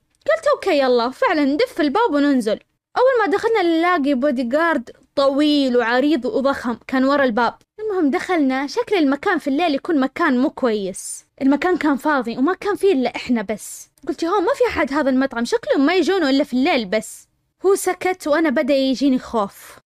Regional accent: Saudi Arabia; قال لي أنت من وين؟ قلت له أنا من السعودية

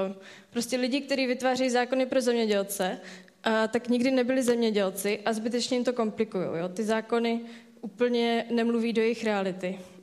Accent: Cheb, Karlovy Vary Region, Czechia; já jsem teda z Chebu původně a to tak jako velmi plynule navážu. Jsem z Chebu a tohle je přechod v Chebu.

